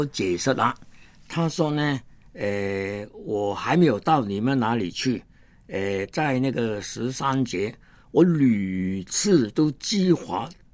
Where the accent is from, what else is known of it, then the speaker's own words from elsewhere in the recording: Hong Kong; first language Cantonese; Chinese is a second language; 我是一个香港人啊。虽然是从小是讲那个香港话广东话